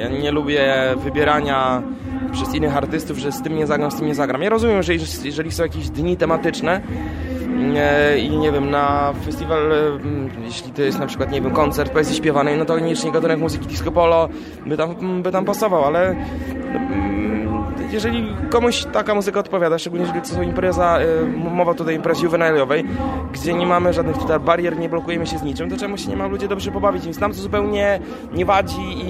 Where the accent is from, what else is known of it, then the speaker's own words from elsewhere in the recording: Olsztyn, Warmian-Masurian Voivodeship, Poland; wywodzimy się z Olsztyna, gdzie całe miasteczko akademickie bardzo mocno wiedzie prym, jeśli chodzi o imprezy kulturalne w naszym mieście